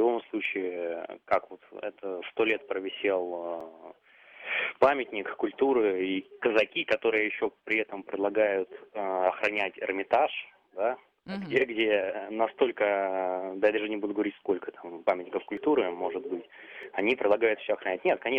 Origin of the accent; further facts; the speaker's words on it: Saint Petersburg, Russia; А я из Санкт-Петербурга.